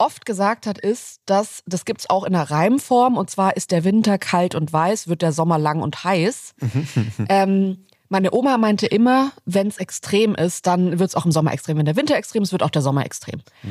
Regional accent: Southern Germany, Germany; nach Süddeutschland, wo ich aufgewachsen bin

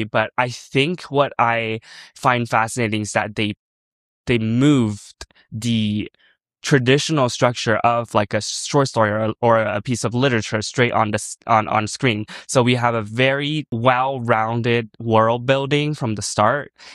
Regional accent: China; now in Los Angeles, United States; I'm originally from China, and I'm currently based

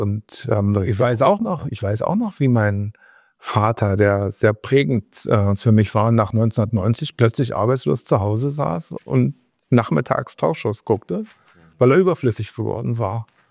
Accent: Berlin, Germany; Ich bin Berliner.

